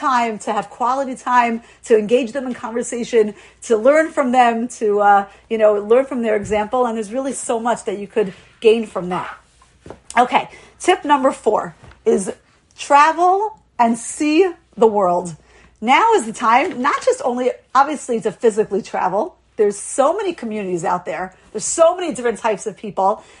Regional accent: Lawrence, United States; now in Boca Raton, United States; when I grew up in Lawrence, and it was very homogeneous when I was growing up.

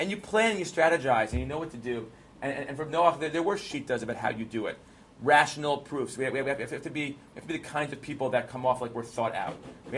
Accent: Bridgeport, Connecticut, United States; I grew up in Bridgeport, Connecticut with your father.

